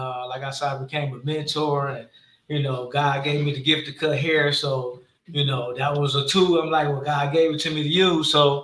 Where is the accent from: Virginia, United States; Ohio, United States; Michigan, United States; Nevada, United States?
Michigan, United States; Detroit; from Detroit, actor, do a little modeling, mobile barber.